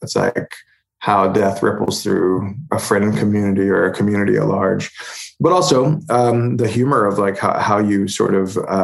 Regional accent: Holdenville, Oklahoma, United States; we walked all over my hometown of Holdenville.

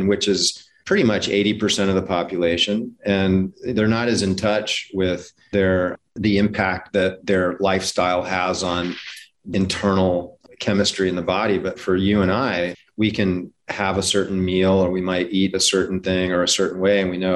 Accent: Hawaii, United States; I grew up in Hawaii.

